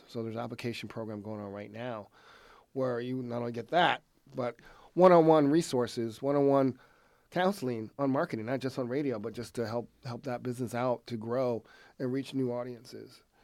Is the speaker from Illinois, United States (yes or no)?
no; Atlanta, Georgia, United States; I'm originally from Atlanta. And you go to Atlanta, it's a different environment for black businesses.